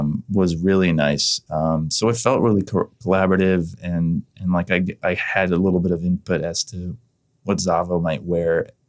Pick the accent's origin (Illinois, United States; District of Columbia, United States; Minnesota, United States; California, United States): Illinois, United States; Chicago; I grew up in Chicago. It was a very heavy Polish neighborhood. My mom, because we immigrated, wanted to make sure that I was in touch with my Polish roots. So I went to Polish school.